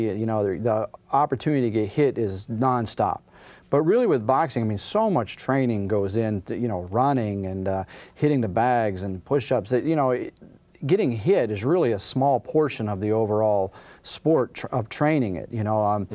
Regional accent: Pittsburgh, Pennsylvania, United States; you know, I grew up in Pittsburgh, and, you know, it's kind of a rough neighborhood

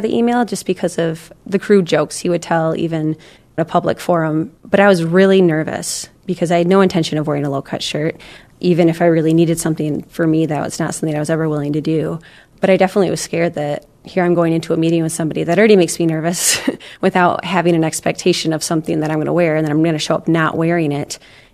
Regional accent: East Lansing, Michigan, United States; because I grew up just outside of East Lansing, and I wanted to stay in that community.

